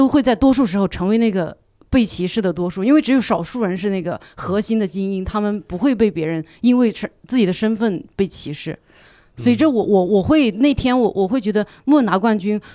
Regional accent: Yunnan, China; 比如说我是云南人

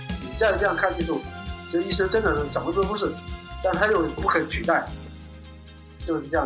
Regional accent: Dongguan, Guangdong, China; 我是来自东莞的艺术家

